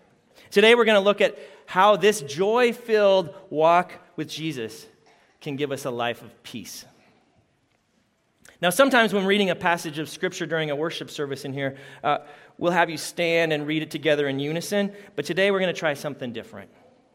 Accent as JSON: {"language": "English", "country": "Canada", "tie": "born or raised there", "said": "I grew up in Canada, so to be authentic, I have to say this."}